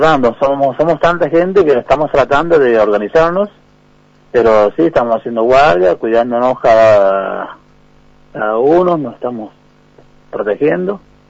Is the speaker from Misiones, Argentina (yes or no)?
no; San Luis, Argentina; Yo soy acá de San Luis Capital.